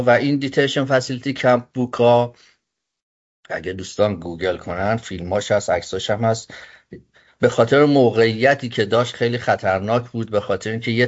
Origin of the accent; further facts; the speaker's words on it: Iran; now in United States; دیدم که به عنوان یه ایرانی یه فرصتیه